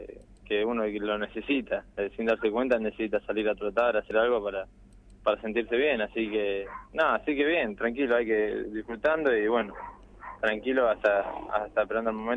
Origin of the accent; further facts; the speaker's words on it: Río Colorado, Río Negro, Argentina; Acá en mi pueblo estoy.